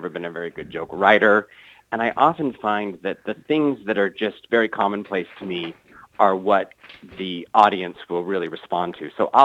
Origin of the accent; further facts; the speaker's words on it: Utah, United States; I am not Mormon. I wasn't raised Mormon. And I think that that's always what people want to hear when I tell them I'm from Utah.